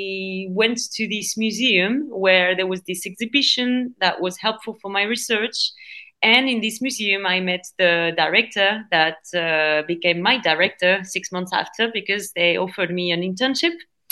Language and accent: English; Pau, Nouvelle-Aquitaine, France; English is a second language; also born or lived in Bordeaux / Brighton; I'm from the southwest of France, so she's from the north and I'm from the south. I'm from Pau, exactly. It's a little city nearby the Pyrenees, in mountains and also nearby the ocean. So I was born there.